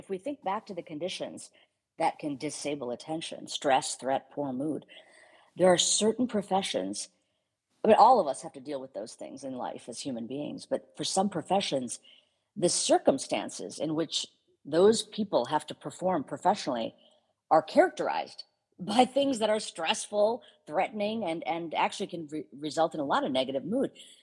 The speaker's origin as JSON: {"language": "English", "country": "United States", "tie": "born or raised there", "said": "I'm an Indian woman, I grew up in a culture, even though I grew up in the US, of course, my home life was very much the immigrant Indian experience."}